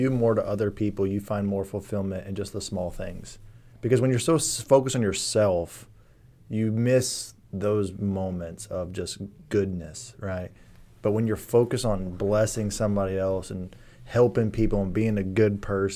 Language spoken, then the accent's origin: English; Houston, Texas, United States; also born or lived in Germany; I was born in Germany, and my mom just moved to the States. Eventually, she met my stepfather, who just happened to want to move to Texas. Just want to move there. So we moved there and moved to Houston.